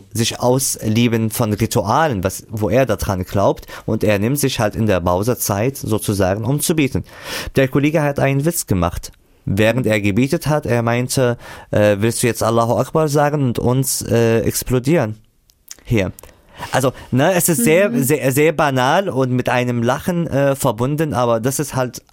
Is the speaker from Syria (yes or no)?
yes; Syria; German is a second language; now in Germany; Ich komme aus Syrien, ich habe die Sprache hergelernt, ich habe hier Ausbildung absolviert